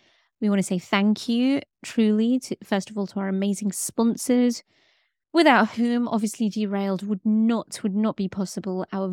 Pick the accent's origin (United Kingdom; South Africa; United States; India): United Kingdom; What's also been a huge learning curve is writing American English dialogue as a British person.